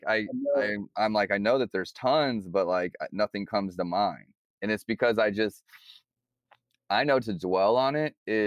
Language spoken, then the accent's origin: English; Midwest, United States; You know, you talk about there's this fine line, and we're from the Midwest, okay?